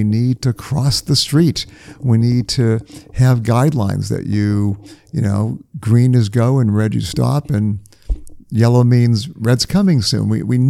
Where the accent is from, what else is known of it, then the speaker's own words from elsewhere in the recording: New England, United States; I grew up in New England